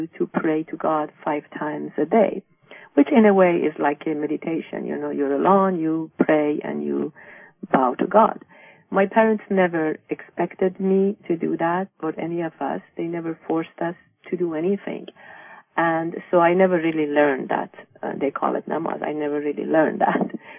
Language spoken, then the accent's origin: English; Iran; I grew up in Iran, and I was born Muslim